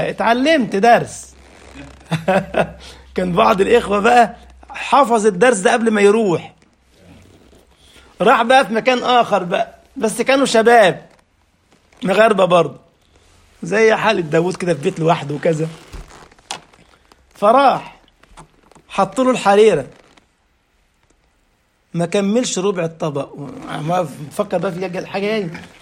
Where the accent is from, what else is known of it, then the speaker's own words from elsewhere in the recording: Egypt; moved away as an adult; now in Germany; عندما اتيت المانيا حديثا ودعيت في بدايه وجودي هنا في رمضان ايضا على الفطور، وانا لا اعرف عادات غيري، ان انا جاي من مصر وكان اول مره اتغرب